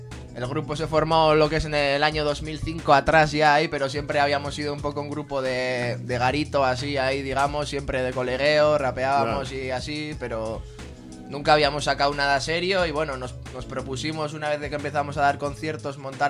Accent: Zumárraga, Basque Country, Spain; el colectivo somos todos de Zumárraga

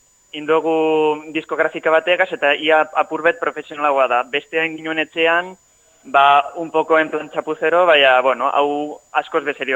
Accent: Basque Country, Spain; now in Barcelona, Spain; Ni euskalduna naiz, bai, oindela 11 urte bizinazke Bartzelonan

